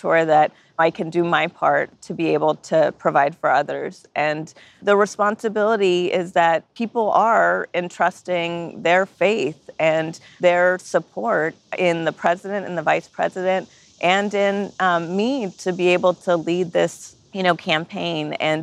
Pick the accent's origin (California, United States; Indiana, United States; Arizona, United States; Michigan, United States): California, United States; Keene; Well, I grew up mostly in La Paz, Keene, California, which was the headquarters of the United Farm Workers. And it's near Bakersfield in Kern County.